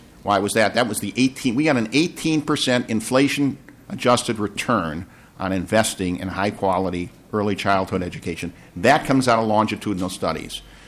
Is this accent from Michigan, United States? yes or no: yes; Detroit, Michigan, United States; My hometown is Detroit.